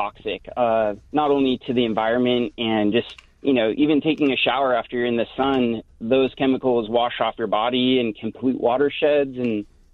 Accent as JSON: {"language": "English", "region": "California", "country": "United States", "said": "we're from Southern California. We're surfers, and being out in the sun is part of our everyday life."}